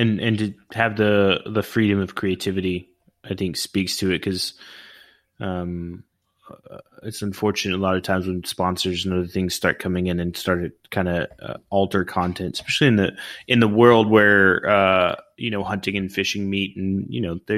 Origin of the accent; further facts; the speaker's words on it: Oklahoma, United States; moved away; also born or lived in California; I've only been here in Florida for about 5 years. Prior to that, I was in California, and I'm originally from Oklahoma.